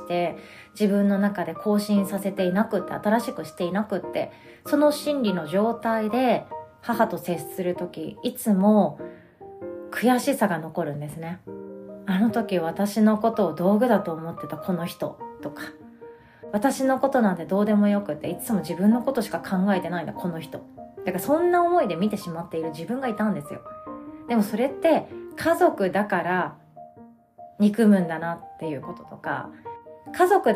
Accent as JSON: {"language": "Japanese", "town": "Takamatsu", "region": "Kagawa", "country": "Japan", "said": "私の実家は高松なんですけど"}